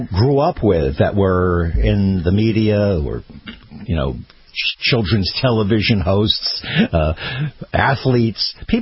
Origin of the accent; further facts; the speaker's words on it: New York, United States; I grew up in New York listening to WINS, the top 40 station